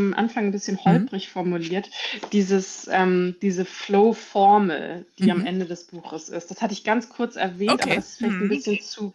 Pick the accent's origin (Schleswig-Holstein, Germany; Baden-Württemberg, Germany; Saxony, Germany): Schleswig-Holstein, Germany; Und dann kam ich aber zurück in meine Heimat, Nähe Kiel, und habe gemerkt, so mit dieser negativen Einstellung habe ich keine Freude mehr hier in Norddeutschland zu sein